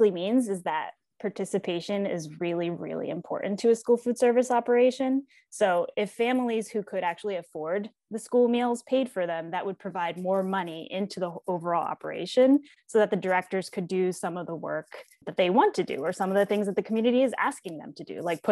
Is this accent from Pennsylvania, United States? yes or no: yes; Pennsylvania, United States; I moved to Philadelphia. I'm from Pennsylvania and wanted to be closer to my family